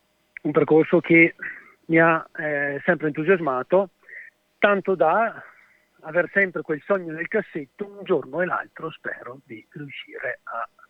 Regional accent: Vicenza, Veneto, Italy; anche se siamo di Vicenza

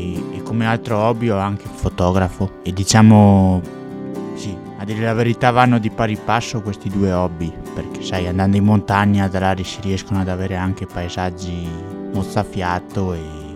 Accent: Alleghe, Veneto, Italy

